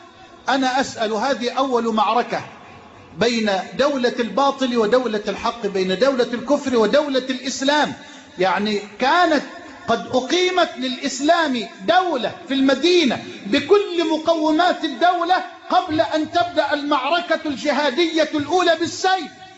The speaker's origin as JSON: {"language": "Arabic", "country": "Egypt", "said": "اللهم اجعل بلدنا مصر أمنا أمانا سخاء رخاء"}